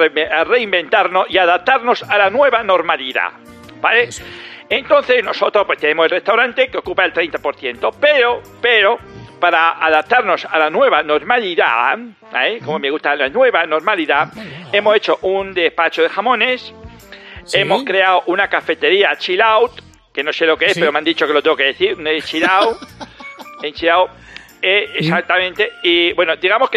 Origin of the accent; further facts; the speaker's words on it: Spain; porque somos españoles.